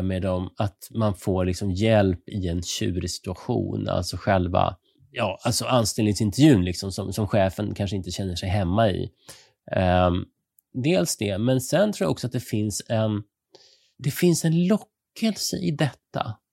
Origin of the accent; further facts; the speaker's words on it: Sweden; Helt chockerande tycker man som svensk då